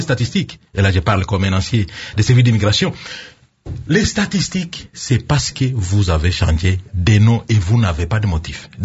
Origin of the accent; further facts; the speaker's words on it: Kongo Central, DR Congo; Ou chez nous au Bas-Congo, ça signifie Matondo.